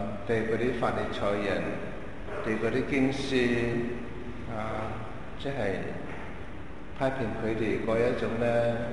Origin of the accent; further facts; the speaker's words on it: China; 咁我哋中国人咧，平时都话指天发晒